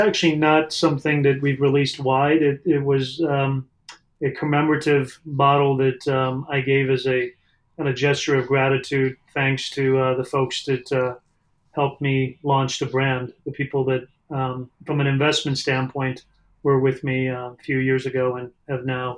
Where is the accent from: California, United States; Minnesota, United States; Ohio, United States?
California, United States; also born or lived in Iran / Arizona / New York / Chicago; now in Louisville, United States; I grew up in, I was born in Iran, and grew up in Southern California, and then moved around a little bit, Arizona for 4 years for college, and then New York, and then Chicago for 18 years before moving to Louisville.